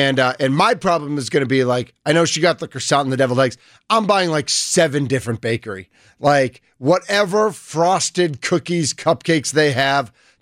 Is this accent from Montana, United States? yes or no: no; Framingham, Massachusetts, United States; when I was growing up in Framingham, Massachusetts, in biking distance, there was a bakery